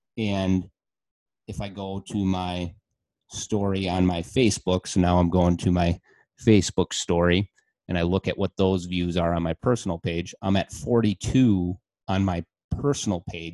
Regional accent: Winona, Minnesota, United States; now in Minneapolis, United States; I'm from Winona, Minnesota, which is an hour south of Rochester. I'm in Minneapolis, which is 2 hours north of Rochester.

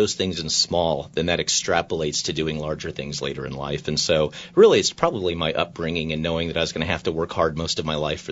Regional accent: Albuquerque, New Mexico, United States; growing up here in Albuquerque and growing up in the South Valley

